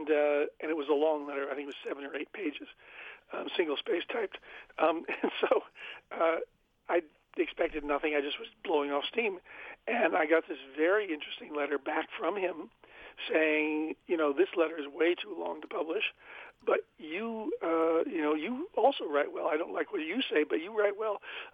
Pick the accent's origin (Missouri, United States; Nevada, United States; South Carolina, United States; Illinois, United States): Illinois, United States; Chicago; I was from Chicago, and there was a man named Bill Walker who had made public murals in Chicago that were very exciting, some of them made in my neighborhood.